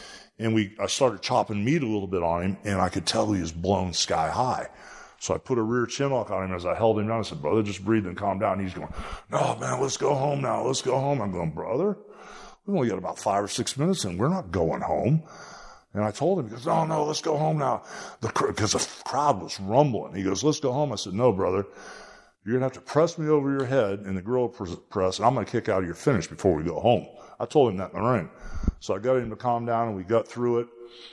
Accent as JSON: {"language": "English", "town": "Clearwater", "region": "Florida", "country": "United States", "said": "I'm not from Venice Beach. I'm from Clearwater."}